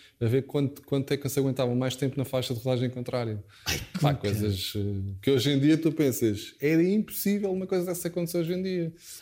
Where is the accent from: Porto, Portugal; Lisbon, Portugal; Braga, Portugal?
Lisbon, Portugal; Carcavelos; also born or lived in Oeiras; Nasci em Oeiras, mas cresci em Carcavelos.